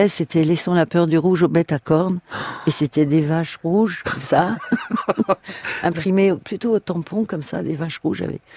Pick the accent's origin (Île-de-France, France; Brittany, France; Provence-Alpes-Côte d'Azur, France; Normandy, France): Île-de-France, France; Versailles; born there; Je suis née à Versailles.